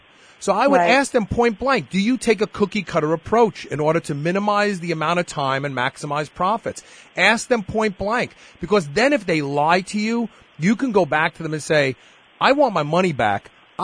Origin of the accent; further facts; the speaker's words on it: New York, United States; Maybe it is because I'm from New York, and I don't like to waste a lot of time.